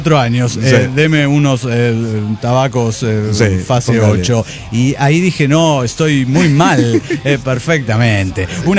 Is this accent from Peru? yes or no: yes; Huaraz, Ancash, Peru; Hola, ¿cómo están? … de Huaraz, Perú.